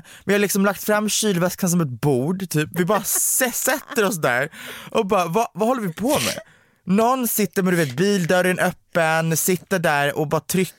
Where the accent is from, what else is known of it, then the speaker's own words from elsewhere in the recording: Romania; first language Hungarian; now in Sweden; Vi pratar ungerska, så vi är ungersktalande från Rumänien, för er som inte har hängt med.